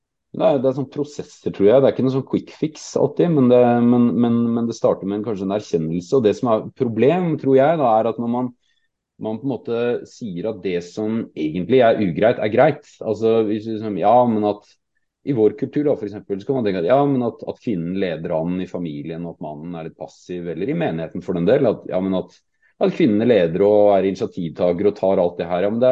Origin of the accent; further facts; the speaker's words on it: Oslo, Norway; now in Hemsedal, Norway; Vi kom fra Oslo og flytta til Hemsedal